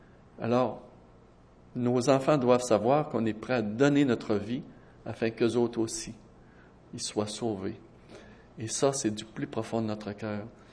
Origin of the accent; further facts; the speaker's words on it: Chicoutimi, Quebec, Canada; moi, je suis originaire de Chicoutimi, du Saguenay-Lac-Saint-Jean